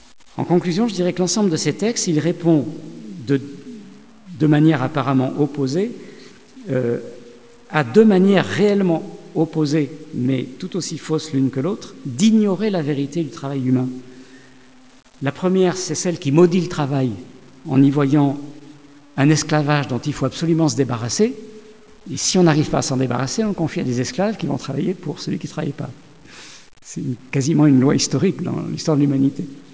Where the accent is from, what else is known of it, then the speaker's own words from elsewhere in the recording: Nice, Provence-Alpes-Côte d'Azur, France; now in Lyon, France; quand je suis arrivé à Lyon, puisque je suis un Niçois d'origine, et quand j'ai été nommé à la Cato de Lyon en 1992